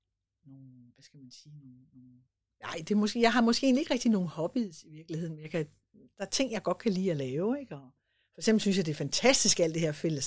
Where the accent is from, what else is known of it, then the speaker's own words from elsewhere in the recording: Central Denmark Region, Denmark; now in Copenhagen, Denmark; jeg kommer jo egentlig fra det mørke Vestjylland, men okay. Nu er jeg jo ved at have nået en alder, så jeg har boet flere år i København, end jeg har boet i det jyske